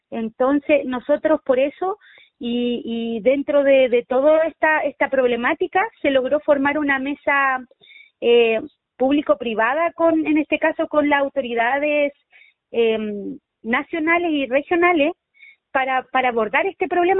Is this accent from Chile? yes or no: yes; Rapa Maquehue, Araucanía, Chile; vengo del territorio de Rapa Maquehue